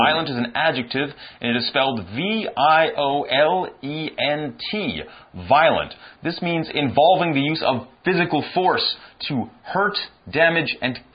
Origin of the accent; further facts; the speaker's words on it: Canada; I'm from North America. I'm from Canada, so our pop music is very much influenced and mixed with American pop music.